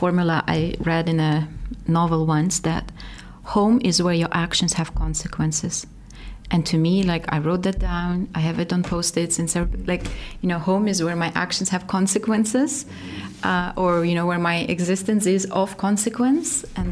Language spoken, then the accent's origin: English; Ukraine; English is a second language; I always say, you know, I'm 36, but I'm from Ukraine. That's like I'm 50 European standards, right?